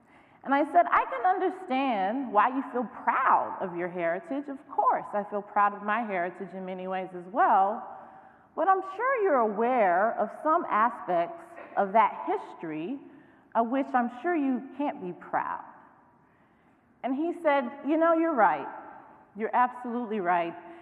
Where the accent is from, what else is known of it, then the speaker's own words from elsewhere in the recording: North Carolina, United States; I'm from North Carolina, and in North Carolina, there are some people to whom the Confederate flag is not just an image